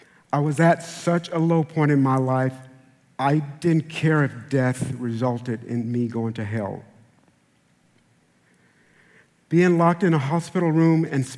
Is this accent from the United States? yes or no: yes; Texas, United States; I grew up in East Texas.